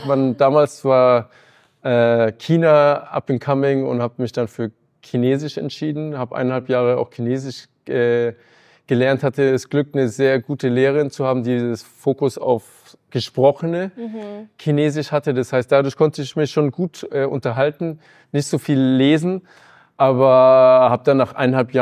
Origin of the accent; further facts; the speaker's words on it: Munich, Bavaria, Germany; mein Vater ist ursprünglich, also seine Familie aus Polen, das heißt eine bunte Mischung. Aber ich bin letztendlich hier in München zur Schule gegangen, Grundschule und Gymnasium